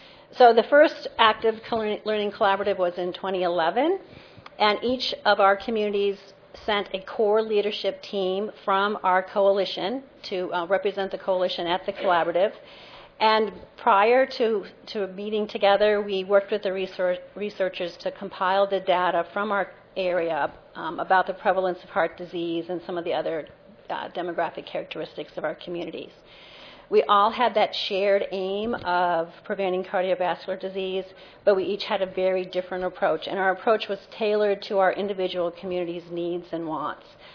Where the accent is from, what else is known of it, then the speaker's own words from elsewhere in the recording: Vermont, United States; And then I come from Vermont